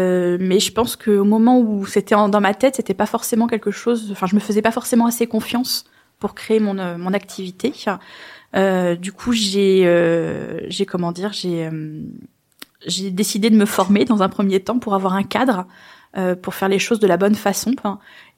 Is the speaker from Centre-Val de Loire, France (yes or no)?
yes; Centre-Val de Loire, France; now in Neuilly-les-Bois, France; Je viens du Loir-et-Cher. Je me suis installée dans l'Indre à Neuilly-les-Bois en 2020. Je suis arrivée en même temps que le Covid.